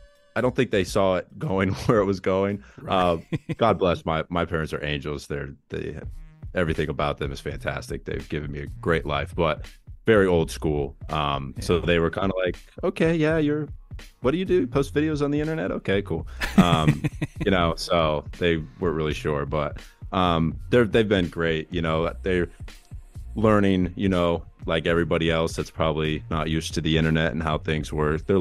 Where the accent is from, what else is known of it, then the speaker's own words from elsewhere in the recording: Ohio, United States; But yeah, so I'm from Ohio, I'm in the Midwest. This is a sneak peek. I don't usually say where I'm from, but yeah, everyone in here knows I'm from Ohio now.